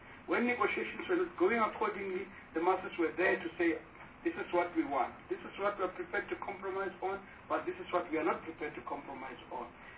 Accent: South Africa; as a South African population, to say, yes, we are committed to solidarity

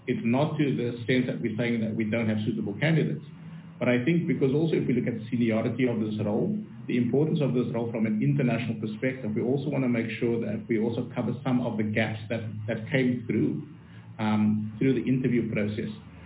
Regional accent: South Africa; I think if we look at South Africans and how we all rallied to clean up, to help each other

